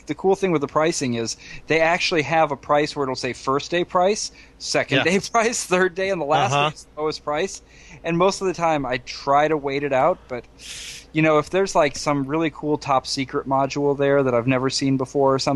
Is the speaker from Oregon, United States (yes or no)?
no; Iowa, United States; I'm a little bit ashamed because I'm from Iowa, which kind of actually is a Nordic country